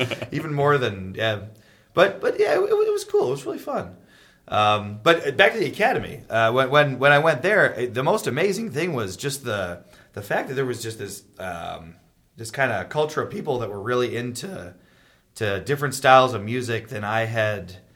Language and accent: English; Wheaton, Illinois, United States; because I'm from Wheaton, so you know, it's a western suburb of Chicago